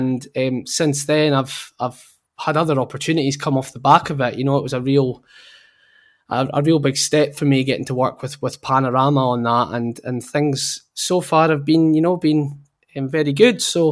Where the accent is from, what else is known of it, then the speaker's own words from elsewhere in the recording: Tain, Scotland, United Kingdom; also born or lived in Inverness / Indonesia; So I was born in Inverness. Yeah, I grew up in Tain until I was about 7, which is like about an hour north of Inverness. And then I moved to Indonesia at that age